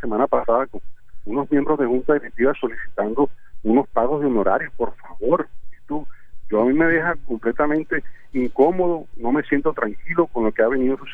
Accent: Barranquilla, Atlántico, Colombia; nosotros como barranquilleros jamás hemos visto una disminución de la tarifa

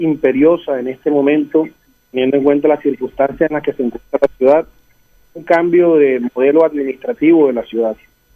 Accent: Barranquilla, Atlántico, Colombia; barranquillero de 44 años, nací aquí en Barranquilla, vivo en Barranquilla, soy abogado, empresario y comerciante

